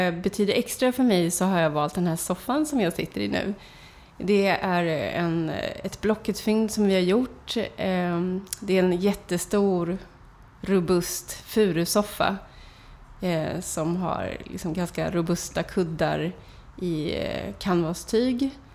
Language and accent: Swedish; Västra Götaland County, Sweden; Vi har ett landställe som ligger i Västergötland där jag kommer ifrån.